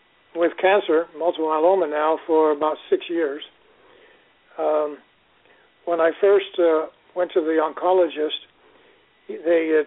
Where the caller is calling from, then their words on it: Fallbrook, California, United States; I'm calling from Fallbrook, California.